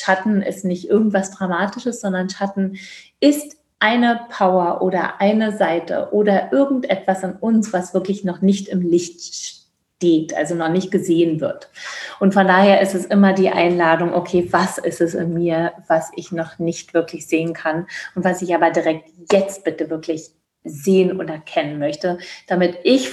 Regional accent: East Germany, Germany; Ich komme ja aus dem Osten.

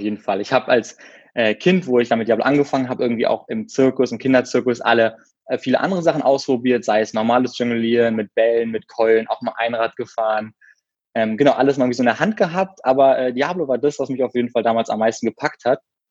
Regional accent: Berlin, Germany; ich komme aus Berlin und bin sogar auch in Berlin geboren, habe auf der Artistenschule absolviert und mein Abi gemacht

